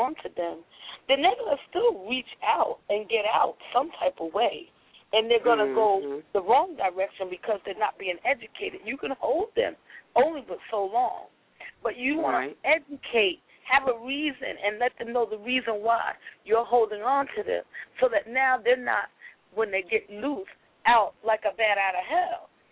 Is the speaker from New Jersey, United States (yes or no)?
yes; New Jersey, United States; also born or lived in Los Angeles; Yeah, I grew up in New Jersey, basically, but I moved out to L.A. in 1985. I came back in 93